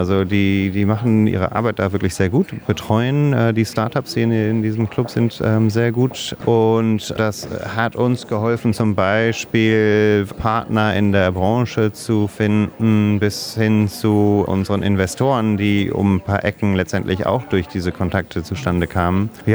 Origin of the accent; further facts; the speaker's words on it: England, United Kingdom; born there; first language English; German is a second language; Kam mir auch sehr entgegen, weil ich gebürtiger Engländer bin. Also es ist meine Muttersprache.